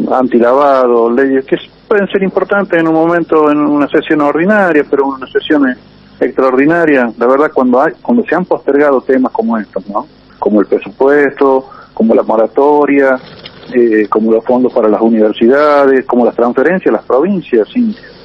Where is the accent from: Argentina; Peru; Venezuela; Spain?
Argentina; parece que no lo podemos mostrar con orgullo como argentinos